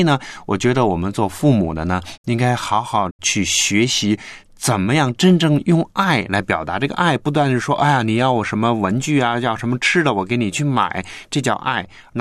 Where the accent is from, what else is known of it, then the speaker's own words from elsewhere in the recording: China; 特别是我们中国人的父亲